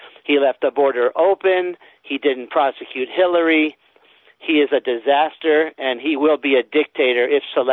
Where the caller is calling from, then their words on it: Utah, United States; from Utah